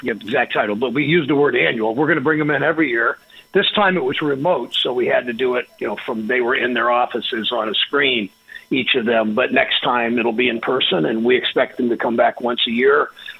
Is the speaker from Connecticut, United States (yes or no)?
no; Mansfield, Ohio, United States; I grew up in Mansfield, as I said on the show, and there's like a Mansfield Tire and a Westinghouse